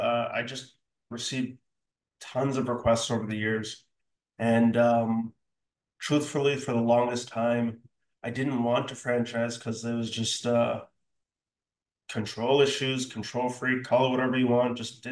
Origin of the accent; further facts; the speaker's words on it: Ottawa, Ontario, Canada; also born or lived in Montreal; I was raised in Ottawa, born in Montreal.